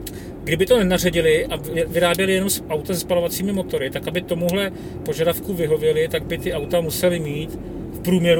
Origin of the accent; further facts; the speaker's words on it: České Budějovice, South Bohemian Region, Czechia; now in Prague, Czechia; jsem jako rodák z Českých Budějovic, jsem vždycky říkal, nikdy nebudu do Prahy, skončil jsem v Praze.